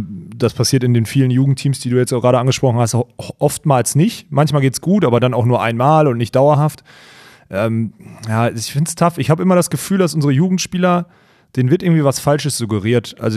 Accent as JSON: {"language": "German", "region": "North Rhine-Westphalia", "country": "Germany", "tie": "born or raised there", "said": "ich bin ja im Ruhrgebiet groß geworden"}